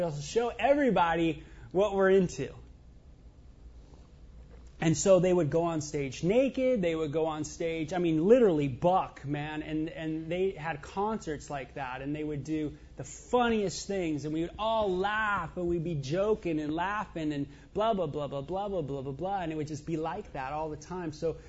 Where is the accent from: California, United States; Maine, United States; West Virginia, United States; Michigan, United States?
California, United States; Los Angeles; growing up in the Hollywood area, you grow up in this big subculture of music.